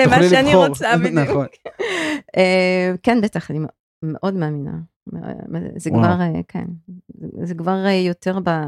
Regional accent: Paris, Île-de-France, France; moved away as an adult; also born or lived in United States; now in Israel; אני נולדתי וגדלתי בצרפת.

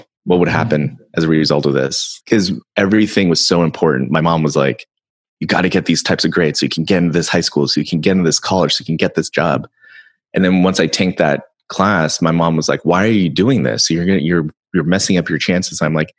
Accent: Seattle, Washington, United States; also born or lived in Virginia; So I was actually born in, I was born in Virginia when my dad was in the military. And then we moved up here when I was about two, to Seattle.

